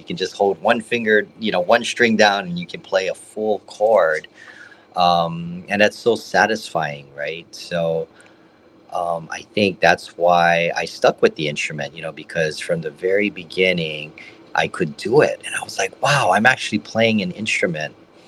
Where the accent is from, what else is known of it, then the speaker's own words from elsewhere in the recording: Honolulu, Hawaii, United States; Yeah, born and raised in Honolulu, specifically spent most of my life in the Kaimuki area near Diamond Head. And I still live there, still home for me.